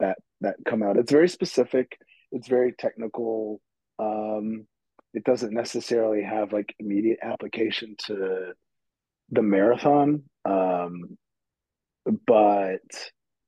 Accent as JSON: {"language": "English", "region": "Midwest", "country": "United States", "accent": "Midwest American", "said": "in my Midwest American accent, for the world."}